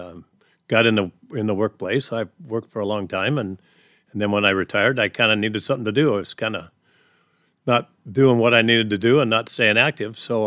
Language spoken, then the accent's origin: English; Tacoma, Washington, United States; You know, what really drove me to try and help vets was when I was growing up in Tacoma.